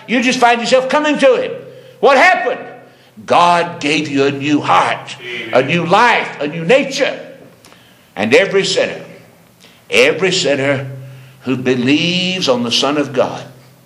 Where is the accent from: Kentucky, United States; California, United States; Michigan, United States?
Kentucky, United States; Danville; He said, Where are you from? I said, Danville, Kentucky.